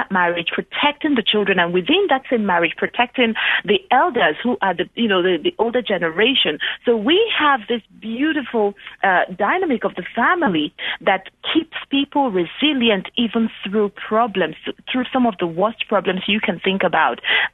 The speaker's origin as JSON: {"language": "English", "country": "Nigeria", "tie": "born or raised there", "said": "So as we sang this just growing up in Africa, in Nigeria particularly, we didn't realize that the song was kind of about us."}